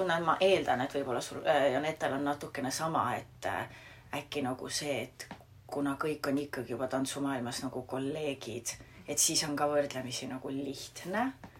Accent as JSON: {"language": "Estonian", "region": "Tartu County", "country": "Estonia", "tie": "born or raised there", "said": "ma kasvasin ju üles Tartu lähedal tegelikult"}